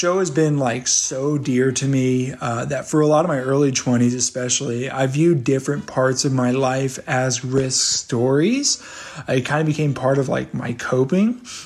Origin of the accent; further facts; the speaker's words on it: the South, United States; I was from Bible Belt South